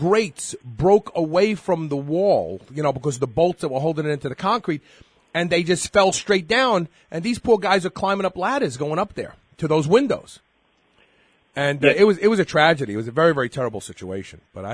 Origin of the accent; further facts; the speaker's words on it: Brooklyn, New York, United States; I'm a little bit older than you. I just turned 53. I grew up in Bed-Stuy on Walworth Street, between Bedford and Nostrand on Myrtle Avenue.